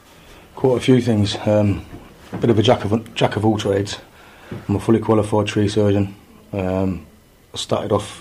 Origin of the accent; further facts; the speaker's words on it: Coventry, West Midlands, United Kingdom; I am from Coventry